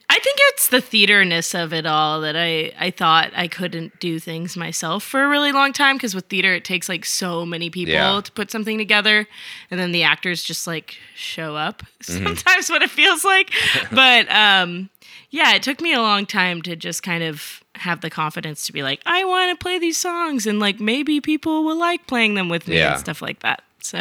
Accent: California, United States; born there; also born or lived in Boston; I was born in California.

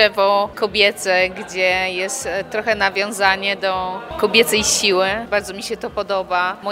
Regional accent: Limanowa, Lesser Poland, Poland; born there; Ja jestem, urodziłam się w Limanowej. Z Limanowej.

